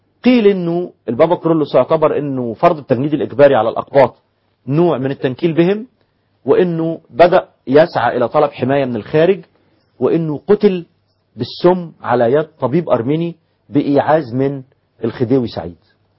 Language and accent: Arabic; Egypt; احنا عندنا في مصر